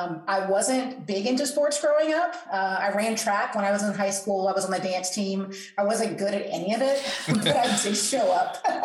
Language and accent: English; Virginia, United States; So I am actually from Virginia. I grew up in Spotsylvania County, which is about an hour south of D.C.